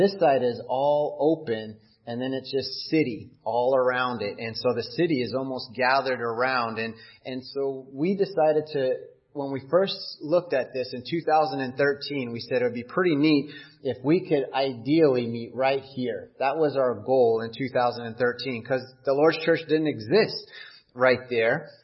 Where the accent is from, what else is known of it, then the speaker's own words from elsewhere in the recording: Arizona, United States; we are actually from this area. We grew up here on the Navajo Reservation, and it extends into New Mexico and up into Utah.